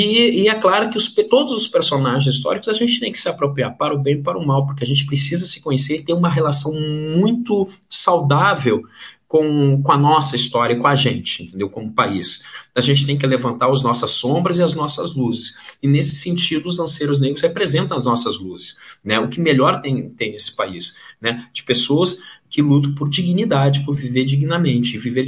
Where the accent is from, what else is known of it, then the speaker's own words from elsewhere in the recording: Brazil; A experiência dos lanceiros, ela nos pertence, como brasileiros que somos.